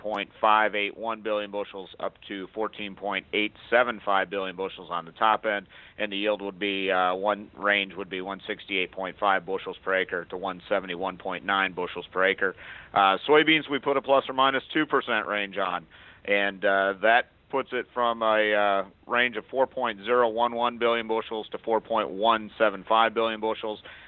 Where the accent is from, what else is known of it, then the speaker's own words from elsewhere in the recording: Iowa, United States; So in Iowa, we'll start there, and that's my home state. So, you know, I've seen it. I live in northeast Iowa